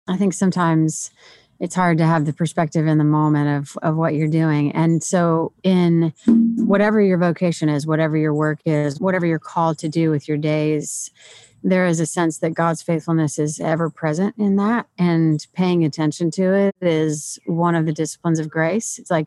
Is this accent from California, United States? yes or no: no; St. Louis, Missouri, United States; I'm originally from St. Louis, so I love coming up there. It feels like a neighboring city.